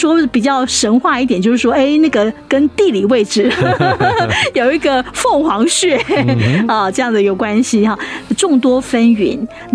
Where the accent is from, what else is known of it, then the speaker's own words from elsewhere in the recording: Taiwan; 候鸟很多都是从国外飞到我们台湾这边来